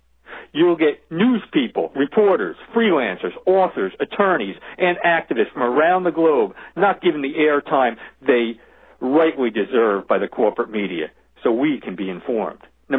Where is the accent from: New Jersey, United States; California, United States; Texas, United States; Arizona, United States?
California, United States; Redwood City; I'm from Redwood City, California.